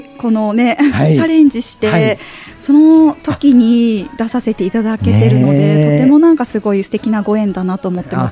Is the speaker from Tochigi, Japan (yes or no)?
no; Okinawa, Japan; 沖縄出身、沖縄生まれの